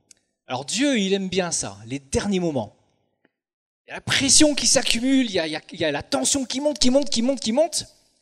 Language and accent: French; Bourgogne-Franche-Comté, France; Alors moi j'ai grandi en Franche-Comté, dans le Doubs, tranquille, enfance paisible.